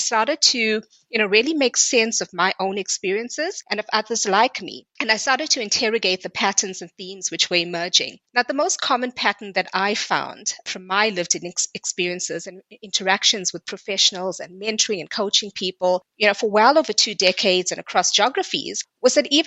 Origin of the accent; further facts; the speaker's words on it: South Africa; as a woman of color growing up in South Africa during apartheid